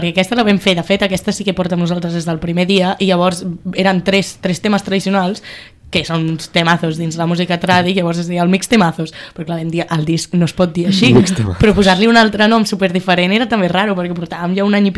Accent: Catalonia, Spain; Sí, nosaltres som del Baix Llobregat, no de Barcelona.

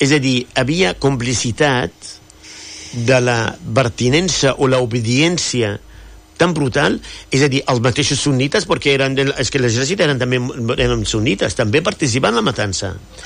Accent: Syria; jo sóc orgullós de Síria pel tema originari de la cultura que ha portat

